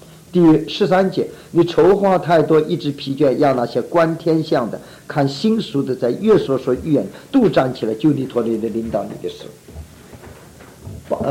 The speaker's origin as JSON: {"language": "Chinese", "country": "China", "said": "我们中国人说人生有三大苦，少年丧父，中年什么丧妻，老年呢丧子。"}